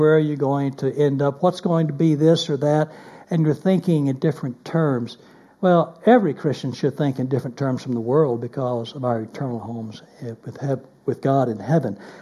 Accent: Dallas, Texas, United States; My friend and I grew up in Dallas, Texas.

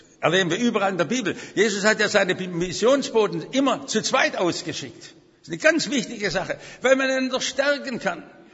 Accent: Germany; Ich sage, ich bin doch Deutscher mit der Not von Geschichte.

